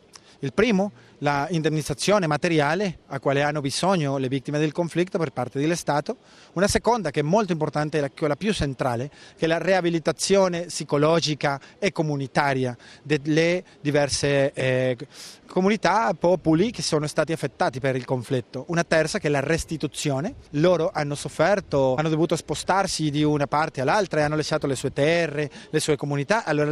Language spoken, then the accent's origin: Italian; Colombia; Italian is a second language; moved away as an adult; now in Italy; 90 nella Colombia e i gruppi paramilitari mi hanno fatto delle minacce e anche ho dovuto lasciare il mio paese. Sono stato andato in esilio nella Italia.